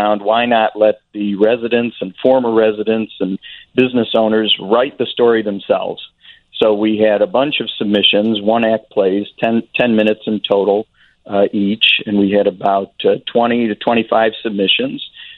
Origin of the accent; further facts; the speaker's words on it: Riverside, United States; Yes, I was born and raised in Riverside, and it is much like Mayberry.